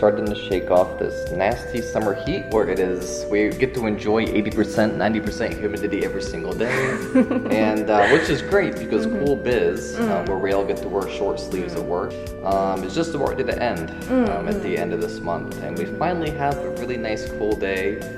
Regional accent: Florida, United States; Unfortunately, I come from Florida in America, which is in the very southern tip of America.

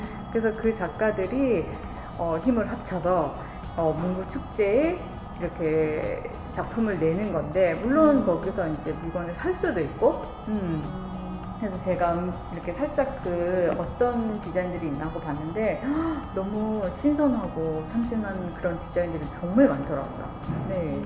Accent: Daegu, South Korea; 저희는대구가고향이거든요저같은경우에는네그래서대구가서기억에남는건이제그먹는거음식이너무맛있잖아요

